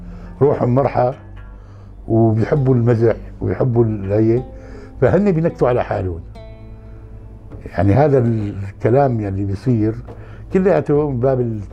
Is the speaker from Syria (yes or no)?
yes; Hama, Hama Governorate, Syria; فنسيون أهل حماة. نحن بيحبوا الدهن بناء على البالية، فبيكون عندنا الأكل أرسم من تبع الشام أو حلب